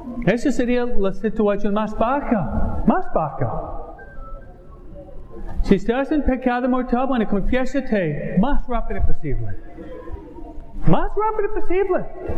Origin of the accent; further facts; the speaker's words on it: New York, United States; Donde yo fui criado, en Nueva York, en enero hasta marzo